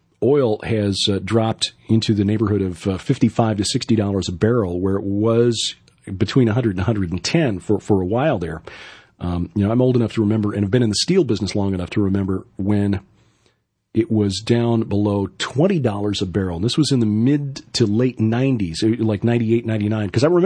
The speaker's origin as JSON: {"language": "English", "town": "Chicago", "region": "Illinois", "country": "United States", "tie": "born or raised there", "said": "you know, I'm from Chicago. And when you grow up in Chicago, you think nothing happens south of Joliet."}